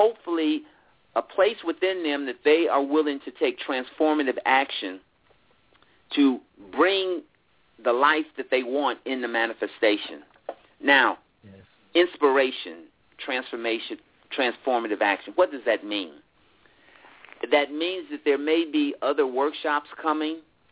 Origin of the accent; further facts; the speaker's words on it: Chicago, Illinois, United States; For many years, I was a young black man. I grew up in Chicago, and I was just angry.